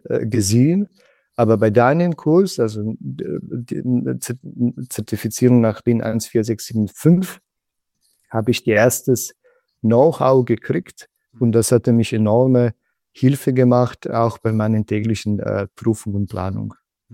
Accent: Croatia; now in Germany; Also ich komme ursprünglich aus Kroatien. Ich bin etwas über eine Dezennie in Deutschland geblieben. Zuerst bin ich nach Richtung Baden-Württemberg gelandet mit dem Flugzeug.

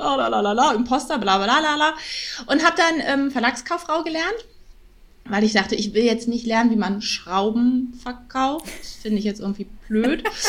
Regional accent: Berlin, Germany; Auch aus Berlin.

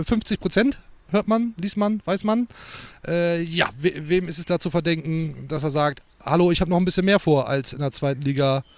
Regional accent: Bremen, Germany; Als Bremer kennt man das.

